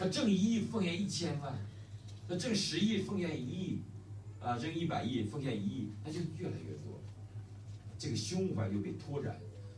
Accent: China; 我们都是大陆人呢，我们教会100%的，98%是大陆人的，啊，也都是来的留学生啊

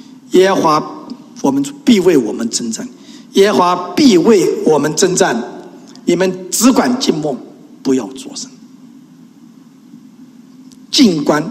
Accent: Taiwan; 我们从台湾来

